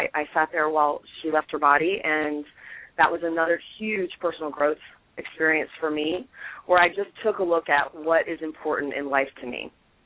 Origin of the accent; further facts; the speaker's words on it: Pennsylvania, United States; Well, I was born in Pennsylvania almost 45 years ago. And I lived in Pennsylvania until I was 11